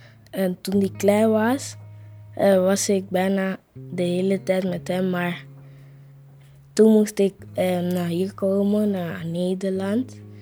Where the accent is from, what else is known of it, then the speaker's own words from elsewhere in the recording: Dominican Republic; now in Amsterdam, Netherlands; Uit de Dominicaanse Republiek.